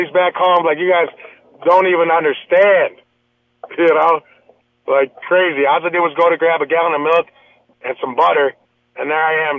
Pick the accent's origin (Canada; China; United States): United States; Chicago, Illinois; now in Gilbert, United States; I'm rolling in Gilbert, Arizona. I'm from Chicago.